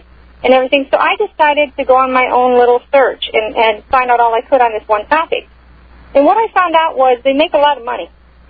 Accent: Michigan, United States; I was born and raised in Michigan, and so I outside of Detroit.

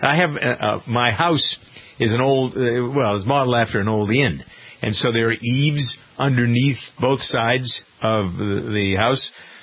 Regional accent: Framingham, Massachusetts, United States; I've been very upset, frankly, with local government here in my hometown of Framingham.

